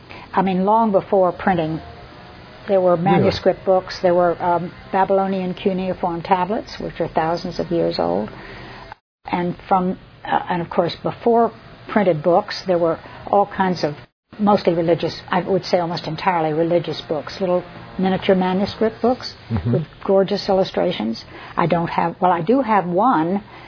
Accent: Philadelphia, Pennsylvania, United States; now in Richmond, United States; And then I loved Virginia. I'm from Philadelphia. And I'd never been to Richmond

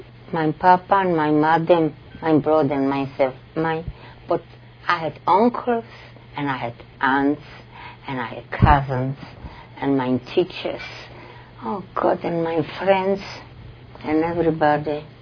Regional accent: Sosnowiec, Silesian Voivodeship, Poland; English is a second language; From Sosnowiec. It's Schlesien, over Schlesien in German. But it was a beautiful city.

